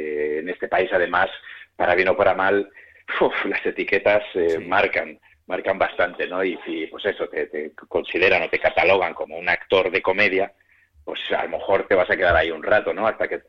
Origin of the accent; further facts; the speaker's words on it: Valladolid, Castile and León, Spain; me vine de Valladolid a estudiar a la RSA. Mi familia es muy, muy, es decir, no tenemos dinero, es muy humilde, vivo en un barrio de Valladolid